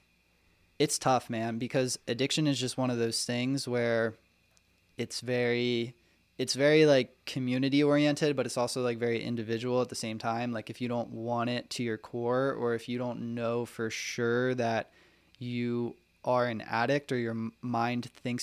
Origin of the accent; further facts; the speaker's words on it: Ocean City, New Jersey, United States; I grew up in Ocean City, New Jersey, had pretty regular upbringing